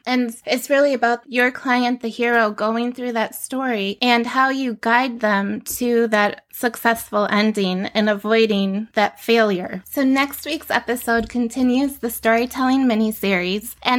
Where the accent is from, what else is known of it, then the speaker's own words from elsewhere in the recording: Michigan, United States; So I'm from Michigan and there's a huge rivalry between the Michigan Wolverines and the Ohio State Buckeyes.